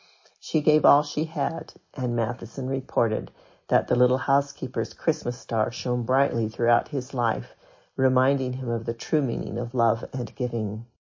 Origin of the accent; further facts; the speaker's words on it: Utah, United States; As I was growing up in Utah